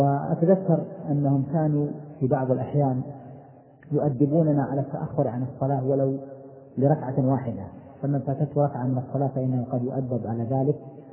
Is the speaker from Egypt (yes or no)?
no; Buraydah, Al-Qassim, Saudi Arabia; born there; عام 1375 تقريبا للهجرة، وكان ميلادي في إحدى ضواحي مدينة بريدة من منطقة القصيم.